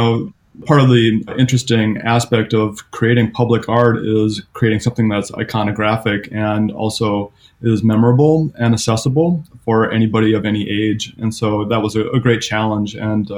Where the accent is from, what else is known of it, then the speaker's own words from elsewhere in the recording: Saint Paul, Minnesota, United States; Well, I grew up in St. Paul and I was studying on my own photography and filmmaking